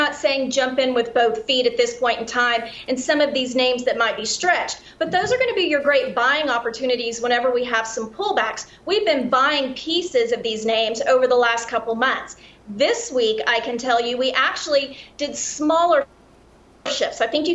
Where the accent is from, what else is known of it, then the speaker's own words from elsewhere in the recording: Texas, United States; like here in my home state of Texas